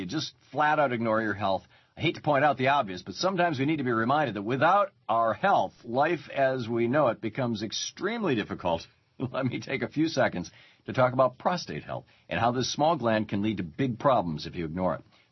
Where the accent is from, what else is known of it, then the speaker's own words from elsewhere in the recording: Lansing, Michigan, United States; I remember, I'm old enough to remember the 50s and 60s and 70s in Michigan, where I grew up in Lansing, Michigan